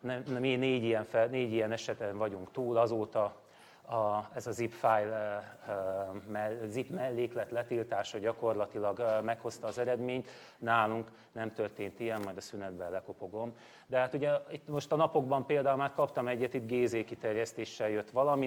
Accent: Hungary; könnyű helyzetben vagyunk, magyarok vagyunk

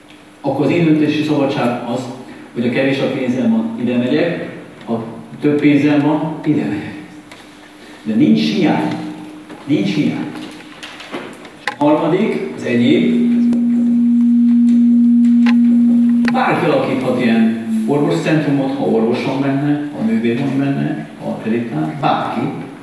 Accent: Szombathely, Vas, Hungary; Mondjuk a szememmel van probléma, hogy ugyanígy mehetnék Szombathelyi vagyok.

